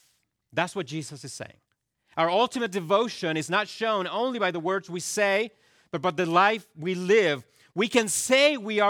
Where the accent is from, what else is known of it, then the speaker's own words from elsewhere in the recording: Chile; moved away as an adult; Now, I grew up in Chile. You know this by now, hopefully. And in the 22 years that I spent in Chile, I don't remember ever suffering due to lack of basic provisions.